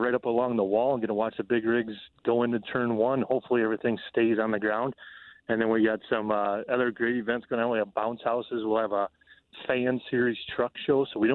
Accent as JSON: {"language": "English", "region": "Minnesota", "country": "United States", "accent": "northern", "said": "I'm from Minnesota, if you can tell. I got a northern accent."}